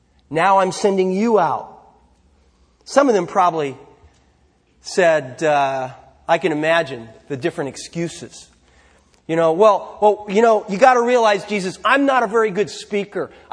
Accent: Los Altos, California, United States; Now, I grew up in Los Altos. I know all about this kind of thing.

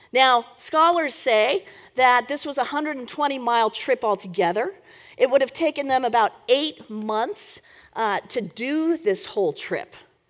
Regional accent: Fremont, California, United States; Now, I grew up in Fremont, just across the bay, and there is a relatively sizable deaf population.

